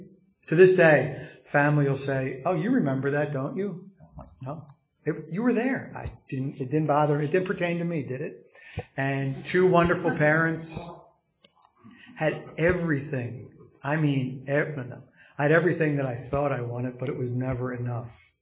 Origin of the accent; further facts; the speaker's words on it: Philadelphia, Pennsylvania, United States; I grew up in Northeast Philadelphia, so in Northeast Philadelphia, you typically would start drinking between the age of 12 and 13.